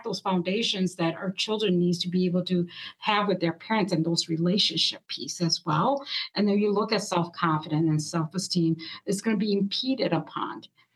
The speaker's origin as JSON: {"language": "English", "town": "Appleton", "region": "Wisconsin", "country": "United States", "tie": "born or raised there", "second_language": "English", "said": "So growing up, I grew up in the Appleton area here."}